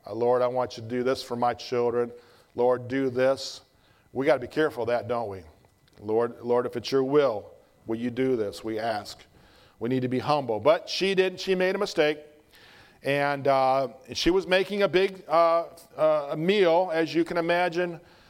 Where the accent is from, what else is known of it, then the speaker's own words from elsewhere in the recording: Salyersville, Kentucky, United States; We're originally from Kentucky. There's a town called Salyersville. So I do have some mountain in me, mountain blood.